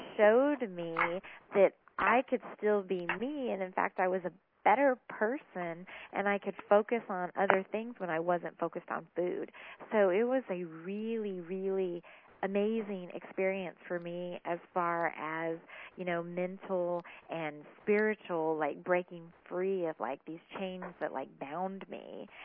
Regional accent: United States; growing up in America, we don't very often go to bed hungry.

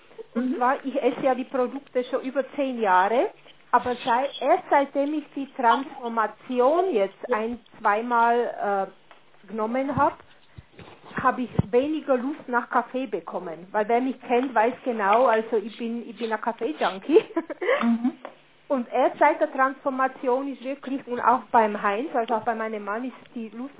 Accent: Tyrol, Austria; Und es kann Hochwasser, eine Lawinenkatastrophe bei uns in Tirol oder alles Mögliche sein, gell?

